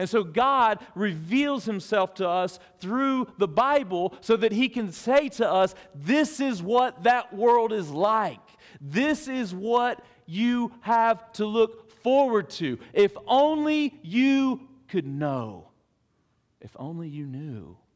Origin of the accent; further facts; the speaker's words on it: Alabama, United States; Now, I'm from South Alabama.